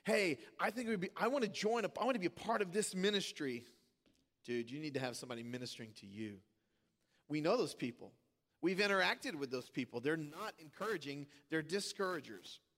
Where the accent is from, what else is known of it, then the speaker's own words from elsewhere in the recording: Louisiana, United States; moved away; We learned when we moved here from Louisiana, it was a shocking thing to me, that people water their grass in the winter, the fall.